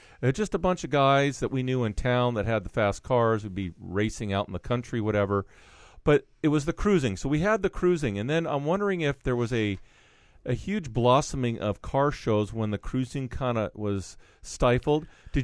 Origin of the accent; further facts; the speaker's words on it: Ferndale, Washington, United States; I was a young kid growing up in Ferndale. We didn't come to Seattle for anything unless it was a concert.